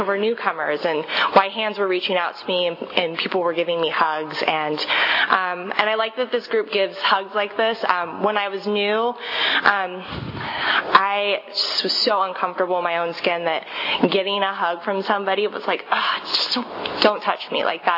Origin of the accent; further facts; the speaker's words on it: Huntington Beach, California, United States; I'm originally from Orange County, grew up in Huntington Beach mostly. I lived in other parts of California, but for the most part grew up in Orange County.